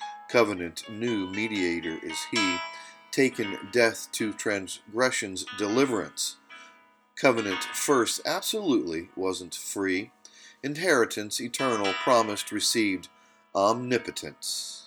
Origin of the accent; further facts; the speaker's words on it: Gainesville, Florida, United States; who used to make me laugh so much as we grew up together in Gainesville